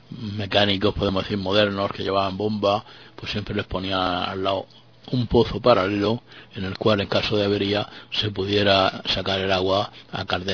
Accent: Spain; yo recuerdo cuando era chaval, aquí en España mismo había muchas fincas por ahí en el campo

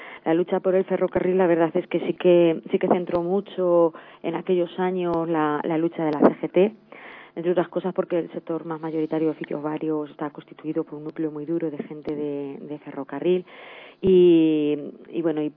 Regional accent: Alcázar de San Juan, Castilla-La Mancha, Spain; con un grupo ecologista en mi pueblo, en Alcázar de San Juan

